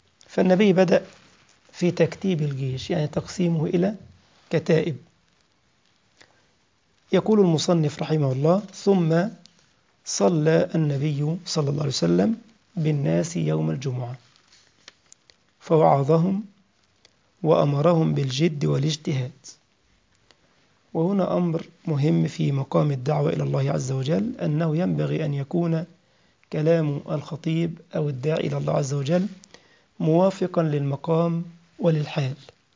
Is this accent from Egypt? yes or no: yes; Egypt; وكنا بنعلم الطلاب عندنا في مصر هذا الباب